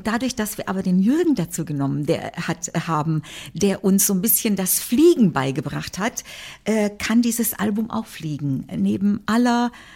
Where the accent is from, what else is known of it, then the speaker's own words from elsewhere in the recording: Sântana, Arad County, Romania; ich bin ja eine gebürtige Banater Schwäbin. Und da hat es in St. Anna, in dem Ort, in dem ich aufgewachsen bin, 3 Blaskapellen.